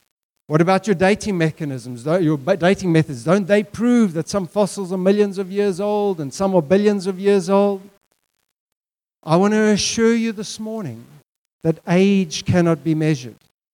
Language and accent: English; Cape Town, Western Cape, South Africa; I come from Cape Town.